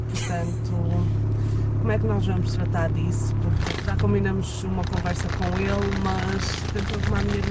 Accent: Porto, Norte, Portugal; Sou do Porto, neste momento estou no trânsito

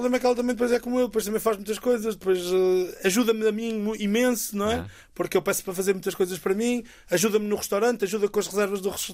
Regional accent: Canas de Senhorim, Viseu, Portugal; Eu sou das Minas da Ujeriça e de Canas Senhorim

